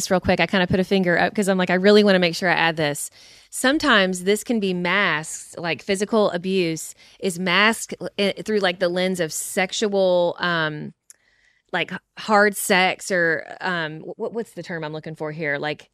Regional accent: Kentucky, United States; But anyway, we're from Kentucky. We say cussing.

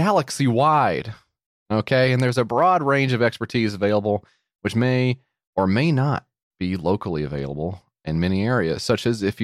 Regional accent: United States; accent: American; Yeah, I'm

